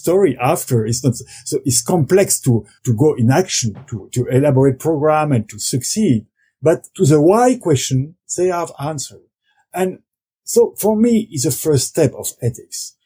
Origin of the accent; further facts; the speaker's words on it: France; I come from France.